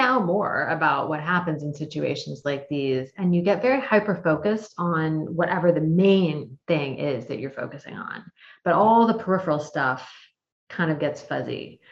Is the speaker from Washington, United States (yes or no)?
yes; Washington, United States; Washington State, where I grew up, one summer around midnight. And as I was crossing an overpass back into my hometown